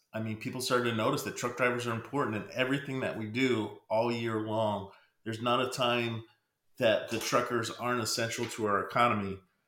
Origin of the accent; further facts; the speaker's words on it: Pennsylvania, United States; I'm originally from Pennsylvania. And my father drove us from Pennsylvania to California.